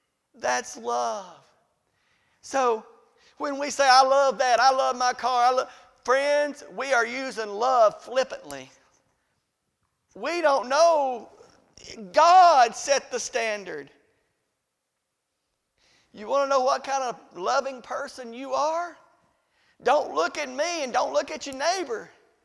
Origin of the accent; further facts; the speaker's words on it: Riceville, United States; I'm from Riceville and I can't figure out those things.